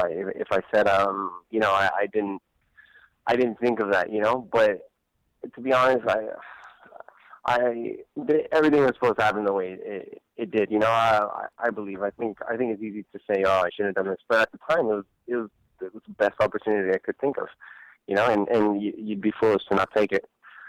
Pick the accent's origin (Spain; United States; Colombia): United States; California; You know, I'm from California, obviously. I'm from up north.